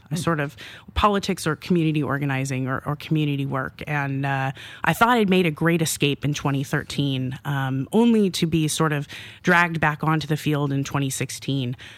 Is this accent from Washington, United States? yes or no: yes; Vashon, Washington, United States; also born or lived in Newport Beach; I am... sort of, I say originally from Vashon. We moved up here from Newport Beach when I was four, so in 1982, and I am a proud pirate, class of 1995